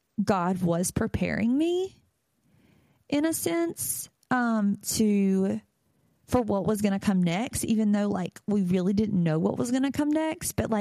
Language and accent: English; North Carolina, United States; decide that we're going to move back to North Carolina, and we decide that we're going to come back to my hometown